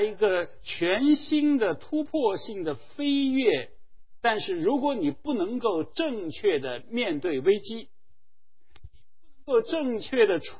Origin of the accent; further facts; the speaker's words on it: China; 我们中国人叫祸不单行啊